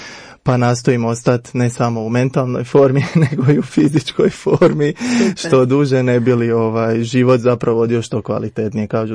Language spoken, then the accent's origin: Croatian; Slavonski Brod, Brod-Posavina County, Croatia; now in Zagreb, Croatia; koji radi u ambulanti obiteljske medicine trenutno, inače rodom iz Slavonskog Broda, ali tu u Zagrebu sam dobio posao pa sam zapravo ostao nakon studija koji sam završio u Zagrebu.